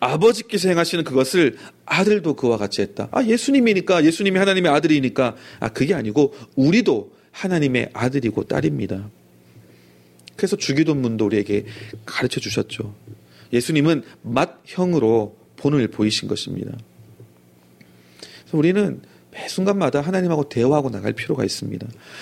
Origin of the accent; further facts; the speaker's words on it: Gyeongsang, South Korea; 저도 이제 경상도 출신입니다만은